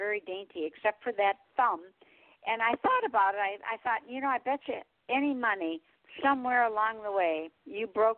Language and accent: English; Michigan, United States; I'm from Michigan originally.